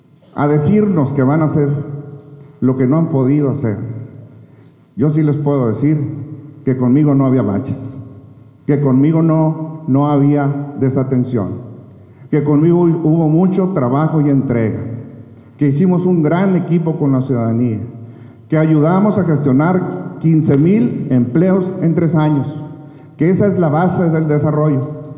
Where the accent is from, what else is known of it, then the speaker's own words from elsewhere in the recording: Ensenada, Baja California, Mexico; yo soy de Ensenada y vengo a dar todo por mi querida ciudad.